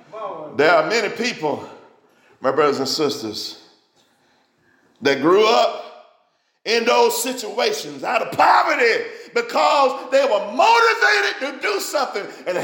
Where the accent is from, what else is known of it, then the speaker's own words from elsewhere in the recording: Alabama, United States; See, told you I was from Alabama. I was on the farm. We didn't have a whole lot, but thank God for where he put me.